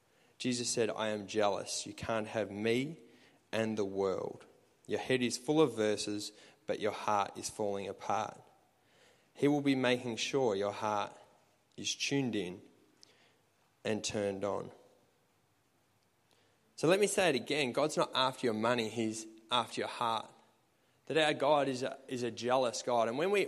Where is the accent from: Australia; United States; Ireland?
Australia; Horsham, Victoria; I grew up in Horsham, which was a little country town.